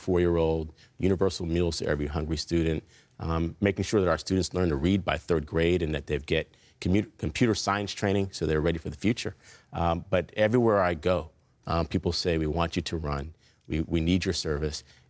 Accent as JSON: {"language": "English", "region": "East Coast", "country": "United States", "tie": "born or raised there", "also_born_or_lived": "California", "said": "I was born here in California, but got shipped to the East Coast to be raised by a cousin who I never met until I showed up on her doorstep."}